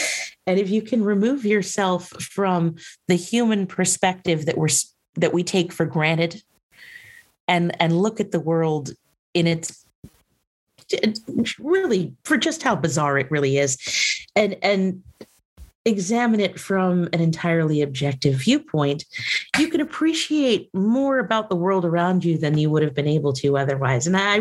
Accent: South Carolina, United States; born there; now in Seattle, United States; I'm a transplant. I've been all over the country, but I was born in South Carolina and I'm presently headquartered in Seattle. Well, right outside of Seattle.

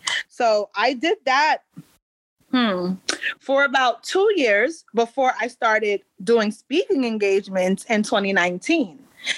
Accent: Paterson, New Jersey, United States; also born or lived in Palisades Park / Prospect Park; I grew up in the northern New Jersey area. So it isn't, the bulk of my adolescence was spent in Paterson, New Jersey. But I've lived in Palisades Park. I've lived in Prospect Park.

